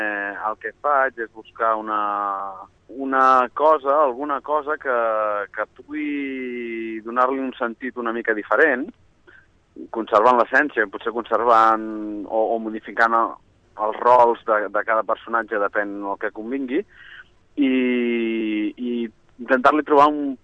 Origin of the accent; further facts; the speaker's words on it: Montblanc, Catalonia, Spain; tots dos som de Montblanc